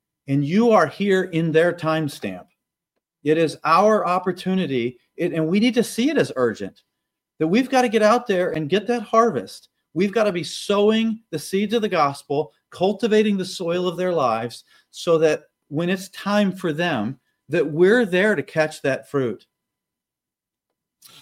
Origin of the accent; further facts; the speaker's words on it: Kansas, United States; I grew up in Kansas. There's a lot of people in Kansas that they're custom croppers